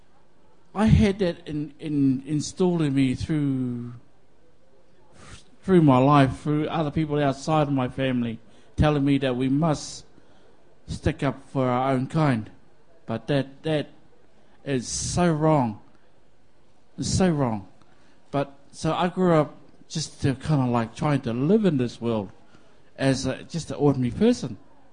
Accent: New Zealand; I didn't know that I was being Māori, being segregated, you know. I just saw myself as myself growing up in New Zealand

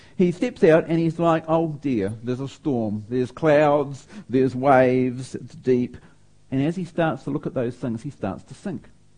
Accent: Auckland, New Zealand; Now, I'm a Kiwi, and I'm an Aucklander, and there's plenty of beaches around Auckland

